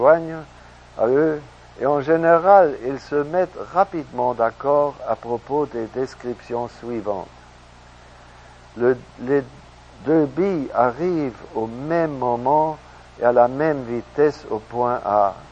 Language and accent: French; United States; French is a second language; Chez nous, aux États-Unis, c'est une croyance bien rare.